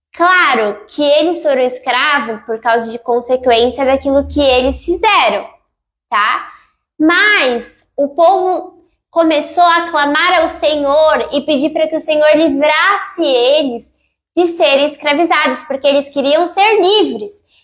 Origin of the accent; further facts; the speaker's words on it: Brazil; born there; Porque eu nasci no Brasil